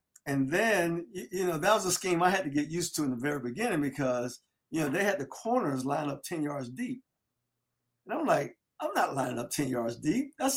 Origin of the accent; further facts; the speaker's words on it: Delray Beach, Florida, United States; because in my hometown, football is king in Delray Beach.